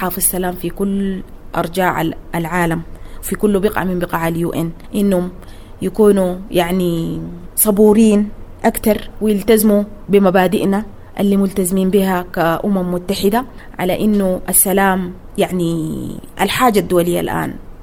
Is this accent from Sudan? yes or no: yes; Sudan; نحن كمجتمع سوداني وكمجتمع في دارفور